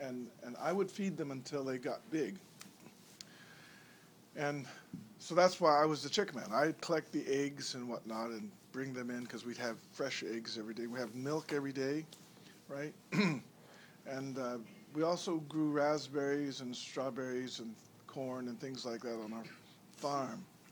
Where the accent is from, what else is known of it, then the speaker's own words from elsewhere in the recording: Chilliwack, British Columbia, Canada; When I was growing up in Chilliwack, we had a farm with one cow.